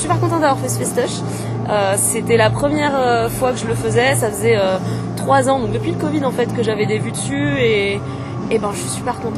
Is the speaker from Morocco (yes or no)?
yes; Morocco; j'ai grandi au Maroc, ils savent pas là-bas